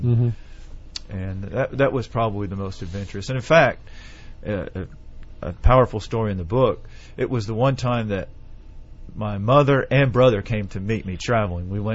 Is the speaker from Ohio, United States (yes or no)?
no; Tennessee, United States; Well, I grew up here in East Tennessee, and of course I was exposed to Christianity, churches, and so forth.